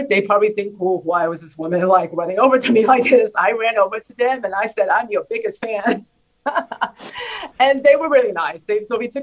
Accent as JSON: {"language": "English", "town": "Flushing", "region": "New York", "country": "United States", "tie": "born or raised there", "said": "I grew up being a huge Mets fan. I grew up in Flushing."}